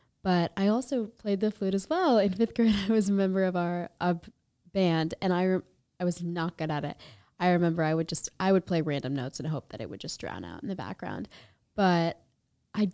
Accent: Atlanta, Georgia, United States; there was one time I'm from Atlanta, so it gets super, super hot there.

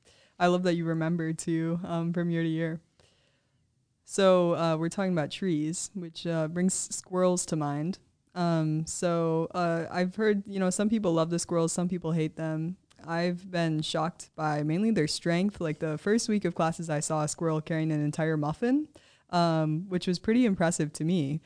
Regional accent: Wisconsin, United States; And I'm from Wisconsin. I'm also very surprised that apple picking is a September thing.

